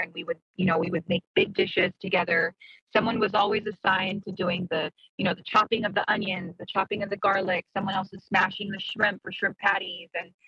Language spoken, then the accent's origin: English; Guam; also born or lived in Germany; I moved from Germany. My dad was in the U.S. Army, and we moved when he retired from Germany to Guam in 1992.